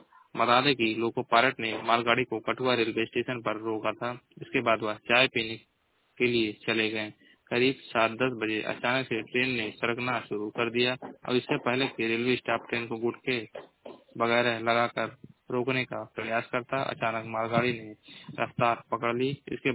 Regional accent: Maharajganj, Uttar Pradesh, India; मैं जिला महाराजगंज का निवासी हूँ।

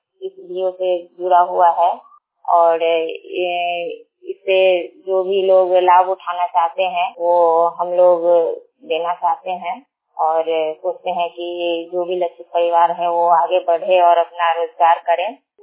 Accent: Anwarpur, Bihar, India; मैं अनवरपुर पंचायत की रहने वाली हूँ और बुककीपर के पोस्ट पे काम करती हूँ

